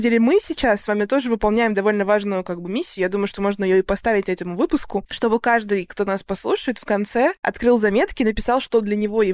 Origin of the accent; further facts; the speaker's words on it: Russia; я из России